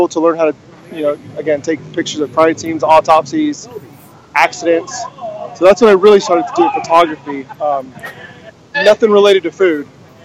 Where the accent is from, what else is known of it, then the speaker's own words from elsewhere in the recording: Oxnard, California, United States; So I went to high school. I was born in Oxnard. I went to high school in Oxnard.